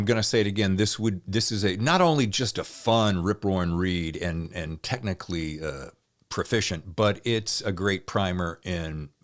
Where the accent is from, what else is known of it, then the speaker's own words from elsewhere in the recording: the South, United States; I'm from the South originally